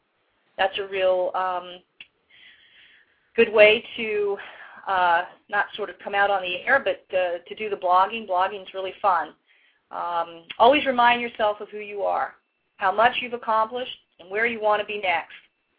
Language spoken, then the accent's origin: English; East Coast, United States; I'm from the East Coast, and I was going to school in Newport, Rhode Island at the time.